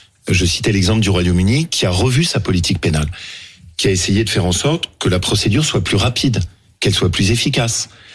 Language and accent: French; Le Chambon-sur-Lignon, Auvergne-Rhône-Alpes, France; chez moi en Haute-Loire, au Chambon-sur-Lignon.